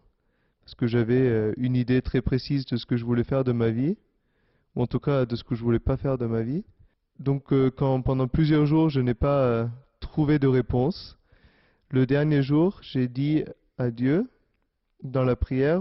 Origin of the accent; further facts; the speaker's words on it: Vienna, Austria; j'ai 30 ans et je suis originaire de Vienne, en Autriche.